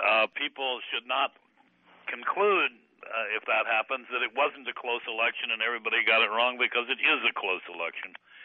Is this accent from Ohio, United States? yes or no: yes; Akron, Ohio, United States; That's my home state. That's where I grew up.